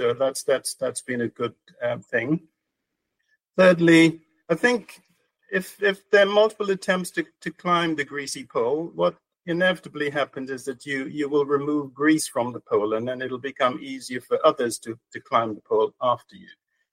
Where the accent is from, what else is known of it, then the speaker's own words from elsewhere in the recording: Soufrière, St. Lucia; born in Soufrière. Soufrière, for those who don't know, is a small town on the west coast of St. Lucia. So I was born there and I grew up there. I spent my early years there.